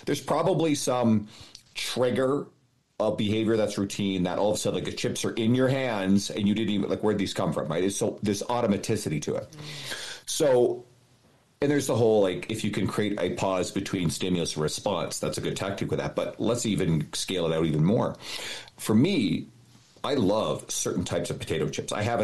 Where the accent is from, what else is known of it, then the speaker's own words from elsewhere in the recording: Canada; I think I'm Canadian, right?